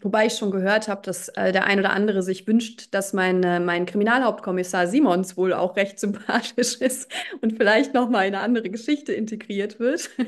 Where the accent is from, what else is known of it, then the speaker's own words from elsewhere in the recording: Overath, North Rhine-Westphalia, Germany; Einmal in Overath, in meiner Heimatstadt, findet eine Lesung statt.